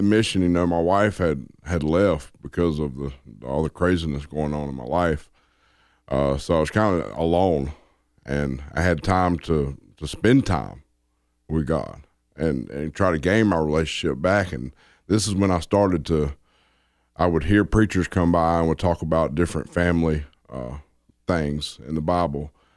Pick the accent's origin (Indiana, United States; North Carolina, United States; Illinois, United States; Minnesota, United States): North Carolina, United States; Lewisburg; No, I'm from Lewisburg, North Carolina, which is about 30 miles north of Raleigh.